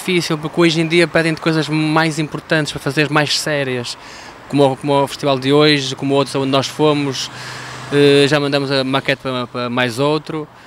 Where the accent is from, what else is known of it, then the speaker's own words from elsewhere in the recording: Porto, Norte, Portugal; Porque assim, eu sou do Porto